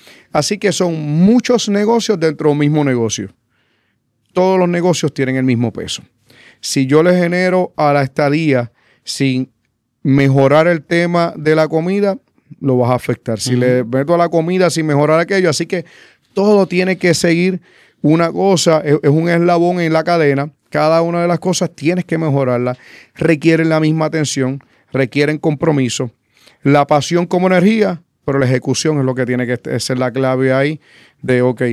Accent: Castañer, Puerto Rico; also born or lived in Adjuntas; Así que, de una forma u otra, siempre he sido de Castañer y de Adjuntas. Hacía 2 años yo comencé a trabajar una casa que tengo allí en el pueblo, en el barrio de Yahuecas, de Adjun

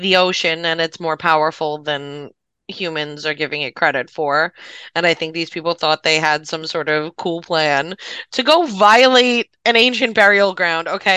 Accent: New York City, New York, United States; Because I grew up in New York City.

